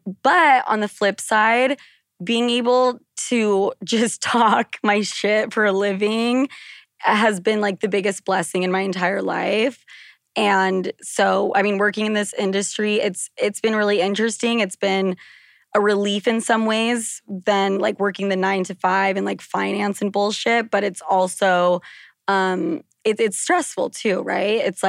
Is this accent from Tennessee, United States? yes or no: no; Utah, United States; Also, I grew up in Utah, and like, you're so scared to say, it's not, oh my God, it's oh my gosh.